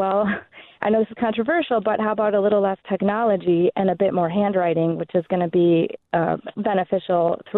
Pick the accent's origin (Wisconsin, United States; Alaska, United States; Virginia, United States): Wisconsin, United States; Waukesha; Yes, I'm from Waukesha, a former teacher